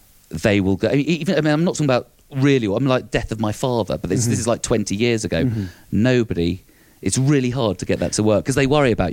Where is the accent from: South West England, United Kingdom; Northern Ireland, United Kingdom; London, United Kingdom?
London, United Kingdom; now in Scotland; being southern, being London, being English in Scotland